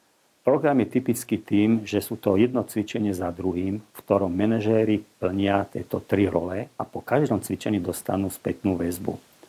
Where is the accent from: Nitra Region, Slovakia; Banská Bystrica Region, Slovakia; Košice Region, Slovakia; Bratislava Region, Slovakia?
Bratislava Region, Slovakia; Bratislava; som z Bratislavy, pracujem v Bratislave aj v Českej republike, hlavne v Prahe.